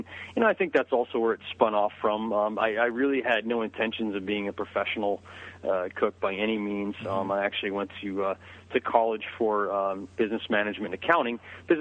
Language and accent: English; Vermont, United States; also born or lived in Hawaii; But, you know, before that, I grew up in Vermont, and I worked at various cooking jobs as I was growing up.